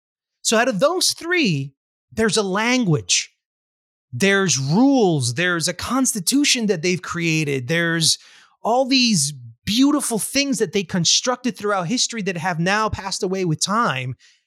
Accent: Colombia; I thought I was that, Mike. But I'm not that. I'm much more than a Colombian. I'm an American Indian.

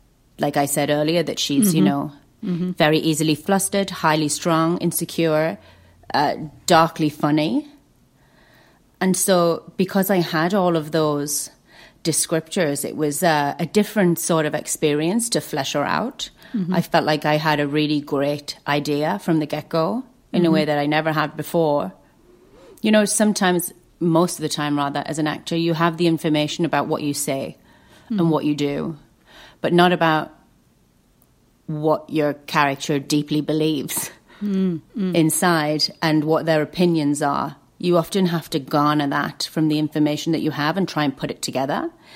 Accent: North West England, United Kingdom; I grew up in the Lake District, mm-hmm. and my mom is born and bred there, and mm-hmm. all of that side of my family.

